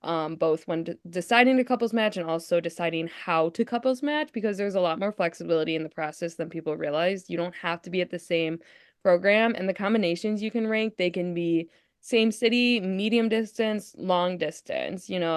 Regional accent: Illinois, United States; Like you mentioned, we're both from Chicagoland area. Our family's here.

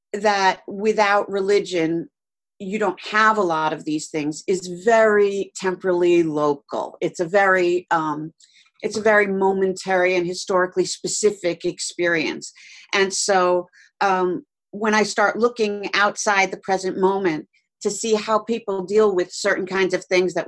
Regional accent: New York, United States; I grew up on Long Island and in around New York City, so I knew a lot of Catholic kids, and I suppose more than you would in the middle of the country.

